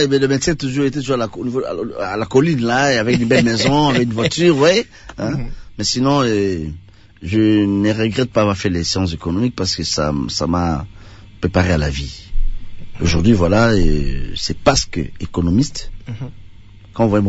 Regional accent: Kalima, Maniema, DR Congo; C'est le stage qui m'a amené à Kalima, chez moi à Kalima.

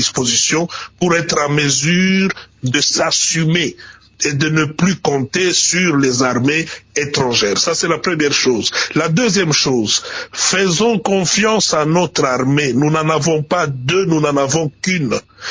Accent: South Kivu, DR Congo; je suis député élu de Kinshasa, mais originaire du Sud Kivu. Et donc, Bukavu, Uvira, Fizi, Goma, Rutshuru, partout là, c'est chez moi, en dehors du fait que je suis congolais.

